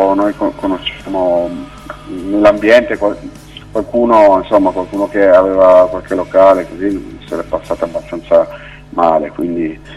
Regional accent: Piedmont, Italy; ci sono almeno dalle nostre parti in Piemonte ci sono pochi locali

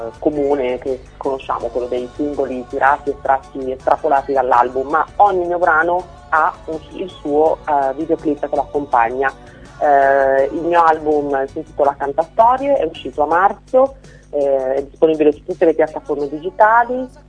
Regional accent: Milan, Lombardy, Italy; anche io sono di Milano, Il traffico milanese si fa sempre sentire.

